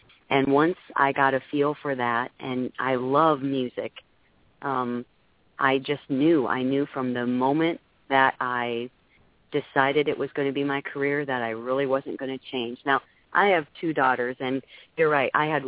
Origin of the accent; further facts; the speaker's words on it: Waverly, Iowa, United States; And then eventually came back and worked in my hometown area, which is in Waverly, Iowa, for kind of a soft rock station.